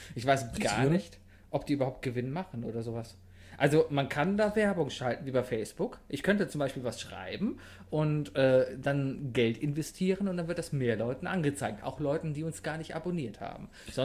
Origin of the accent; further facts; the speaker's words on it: Cologne, North Rhine-Westphalia, Germany; Es mag daran liegen, dass ich als Kölner drauf bin